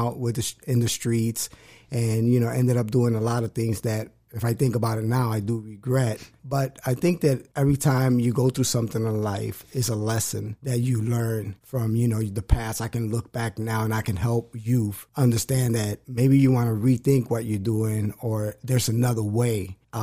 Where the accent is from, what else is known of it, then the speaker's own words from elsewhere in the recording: New York, United States; also born or lived in Cleveland, Ohio; Well, I'm from New York. I grew up between New York and Cleveland, like half of my life in New York, the other half in Cleveland.